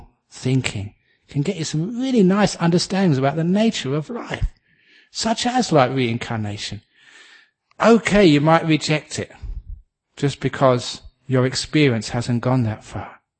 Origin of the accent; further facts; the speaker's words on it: England, United Kingdom; because I grew up in England